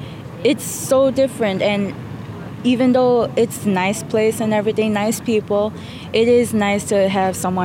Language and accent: English; Chuuk, Micronesia; also born or lived in Pohnpei; I am from the islands of Chuuk and Pohnpei, and that's in Federated States of Micronesia.